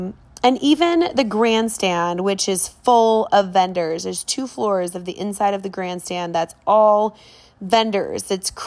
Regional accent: Minnesota, United States; every year that I'm gone from Minnesota, when I go back, I notice things. And so that's why I decided to kind of have a fun little episode about being Minnesotan

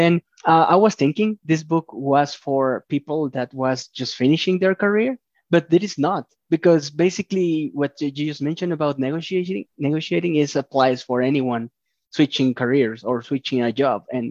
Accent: Mexico; first language Spanish; English is a second language; I told you I am from Mexico. I speak Spanish

